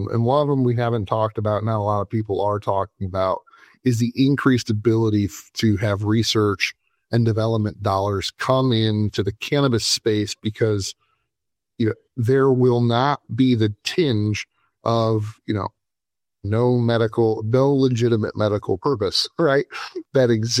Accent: Pennsylvania, United States; I'm a native Pennsylvanian. I'm from Western PA.

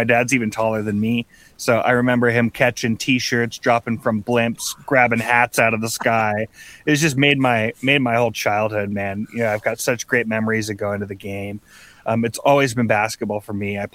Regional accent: La Selva Beach, California, United States; I grew up in La Selva Beach

